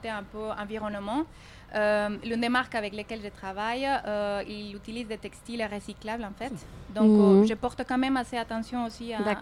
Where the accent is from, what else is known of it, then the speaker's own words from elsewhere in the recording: Colombia; French is a second language; moved away as an adult; now in France; à mes 18 ans, j'ai quitté la Colombie. Donc du coup la France était plutôt mon pays d'adoption.